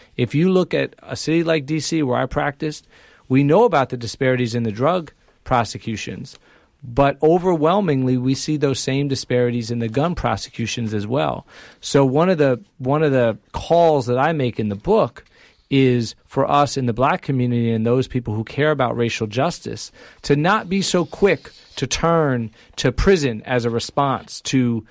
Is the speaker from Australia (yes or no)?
no; Atlanta, Georgia, United States; But I grew up in Atlanta and I was stopped by the police in Atlanta with a group of friends when I was in high school.